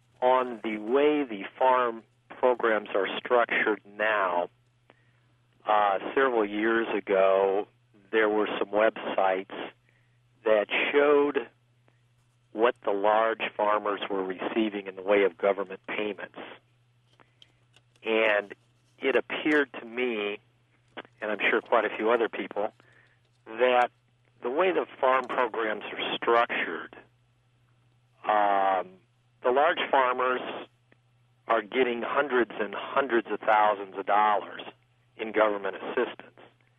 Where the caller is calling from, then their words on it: Urbana, Illinois, United States; I'm in Urbana, unfortunately.